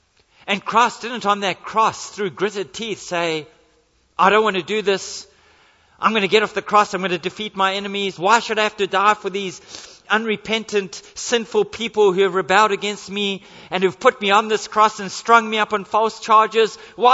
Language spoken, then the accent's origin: English; South Africa; now in Australia; When Janice and I, before we emigrated from South Africa to Australia, we lived for 6 months in the home of a lady in the church